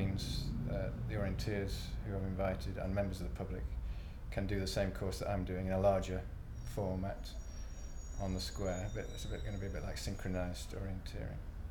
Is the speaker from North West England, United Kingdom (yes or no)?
yes; North West England, United Kingdom; now in Birmingham, United Kingdom; I'm 43, and I live in Birmingham. I'm from Cheshire originally.